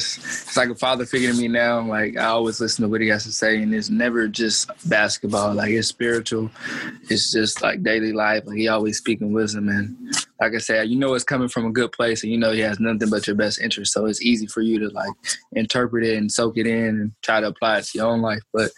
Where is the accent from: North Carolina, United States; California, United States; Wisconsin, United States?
North Carolina, United States; Roxboro; I mean, grew up in Roxboro, North Carolina, like you guys know, like, small city. I played for Roxboro Community School, small school.